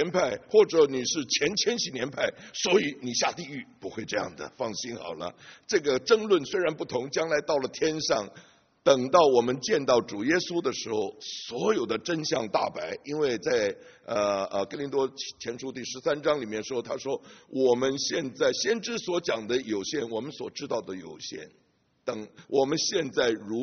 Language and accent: Chinese; China; 我们中国人有很多的诗啊